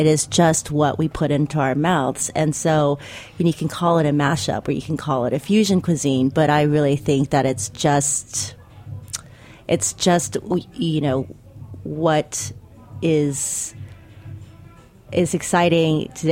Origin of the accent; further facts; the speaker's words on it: Taiwan; the lifestyle through food and culture that I grew up with in Taiwan.